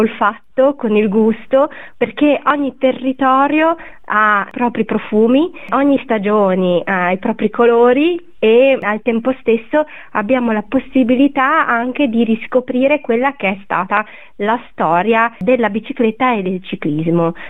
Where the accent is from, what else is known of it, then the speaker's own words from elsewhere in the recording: Liguria, Italy; born there; perché io sono ligure di nascita